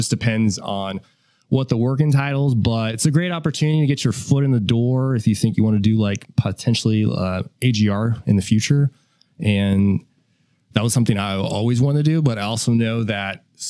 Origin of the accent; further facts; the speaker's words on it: Huntingburg, Indiana, United States; I'm originally from Huntingburg, Indiana. This is a small town in southwestern Indiana. I lived there for about 21 years